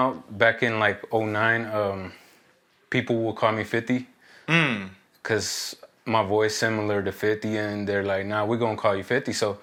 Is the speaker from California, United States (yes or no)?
yes; East Palo Alto, California, United States; also born or lived in Mexico / Patterson; Originally, I was born in Mexico, but then as a little kid, they brought me down here to the United States and started off in East Palo Alto, that area, till 95, moved down to Patterson area